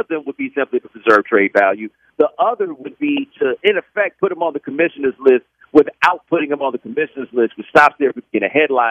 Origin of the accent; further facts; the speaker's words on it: Houston, Texas, United States; I grew up in Houston in the time of the Oilers